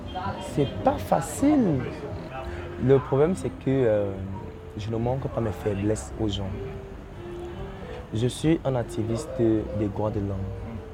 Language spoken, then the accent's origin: French; Ebolowa, South, Cameroon; dans la ville, Ebolova, c'est ma ville natale, je ne peux plus parler là-bas.